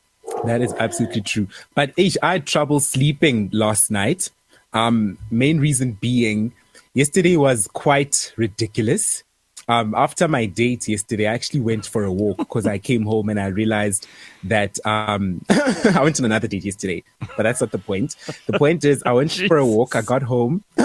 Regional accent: South Africa; Hebolien. Putadi Chaba. My hometown.

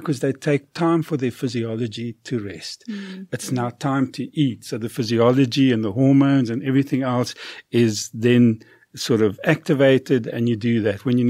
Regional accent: Kimberley, Northern Cape, South Africa; Well, I grew up in Kimberley.

